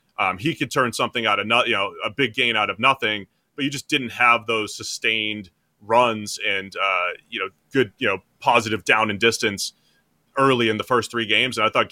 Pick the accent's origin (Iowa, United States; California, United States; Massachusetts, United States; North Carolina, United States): Massachusetts, United States; Boston; They're probably not going to win it, but, you know, I grew up in Boston, so I'll be rooting for them tonight.